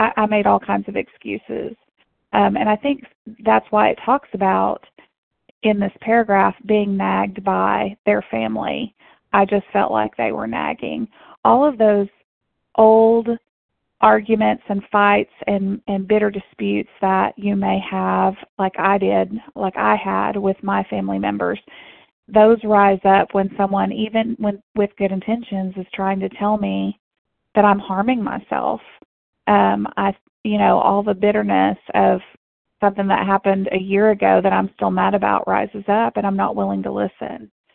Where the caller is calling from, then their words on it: Arkansas, United States; Hi, good morning. … I am calling in from Arkansas.